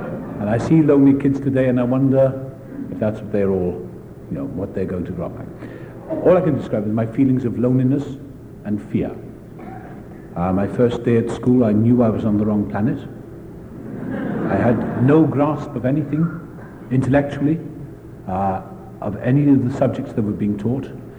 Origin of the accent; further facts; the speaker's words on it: Wales, United Kingdom; born there; I was born in South Wales.